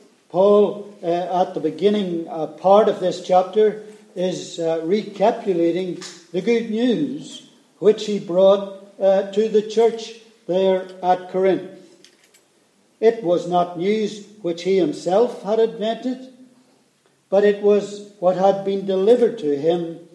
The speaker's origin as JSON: {"language": "English", "region": "Tasmania", "country": "Australia", "said": "As you know, we're from Tasmania. The temperature there is a little different to Perth."}